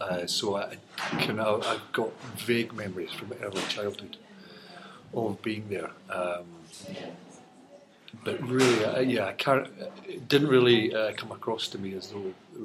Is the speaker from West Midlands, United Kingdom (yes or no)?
no; Livingston, Scotland, United Kingdom; I was brought up in Livingston, so I kind of had this idea of what the reality might be like, coming from a background of living in another new town.